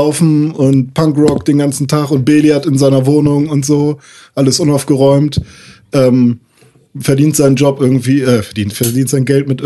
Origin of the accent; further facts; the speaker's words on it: Leiferde, Lower Saxony, Germany; Leifherde bei Gifhorn, richtig. Ja, 4000 Einwohner. Das sind ungefähr 10-mal weniger als in Gifhorn. Mittlerweile sogar 5-mal weniger vielleicht.